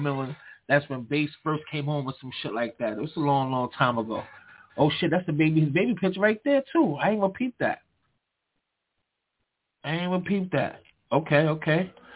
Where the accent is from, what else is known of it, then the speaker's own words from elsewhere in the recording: Brooklyn, New York, United States; And they all of them knew I was from Brooklyn. It wasn't like I'm trying to make myself know I'm from Brooklyn.